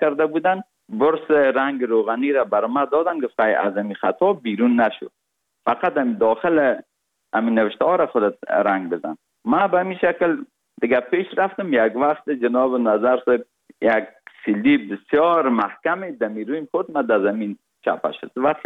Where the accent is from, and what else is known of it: Kabul, Afghanistan; born or raised there; also born or lived in Parwan